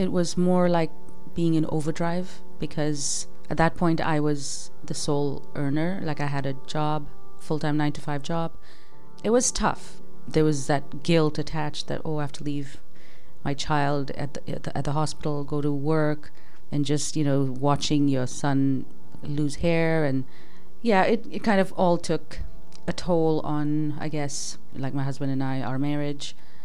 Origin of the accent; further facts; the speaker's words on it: Bangalore, Karnataka, India; moved away; also born or lived in Malawi; I'm originally from Bangalore, India. I was born there and moved to Malawi, Central Africa, when I was a year old. Around age six, my parents decided to send me back to India to learn the culture, the language.